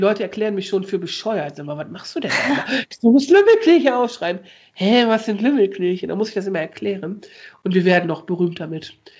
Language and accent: German; Osnabrück, Lower Saxony, Germany; Ich komme ja aus Osnabrück, ne?